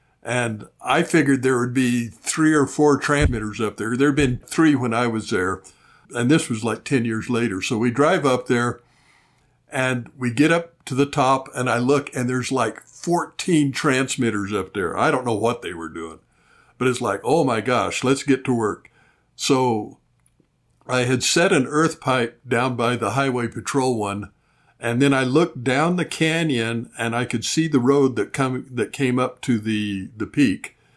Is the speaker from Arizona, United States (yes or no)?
yes; Arizona, United States; But I was back in my hometown in eastern Arizona.